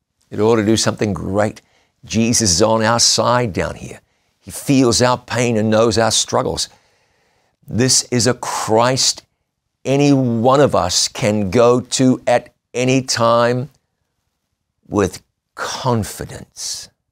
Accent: New Zealand; I recall once in my home country of New Zealand flying on a little plane from one place to another.

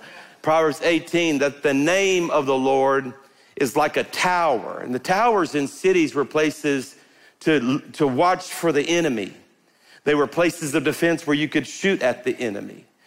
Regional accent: Louisiana, United States; Anyway, I'm a Cajun.

